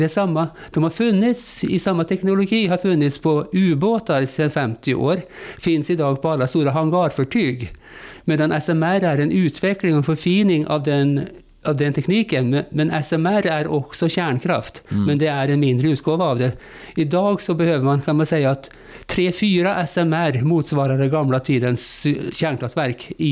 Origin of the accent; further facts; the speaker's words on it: Norway; Swedish is a second language; also born or lived in Spain / Russia / Turkey / Greece; now in Sweden; Jag kom till Sverige via många år utomlands. Jag har bott många år i Spanien, i Ryssland, i Turkiet, Grekland, många länder.